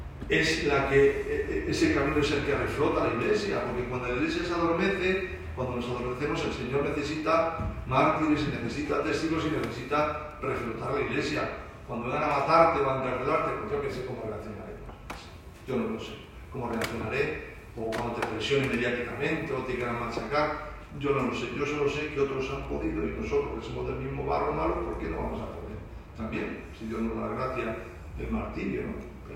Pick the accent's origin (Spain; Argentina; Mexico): Spain; El Escorial, Community of Madrid; yo soy del Escorial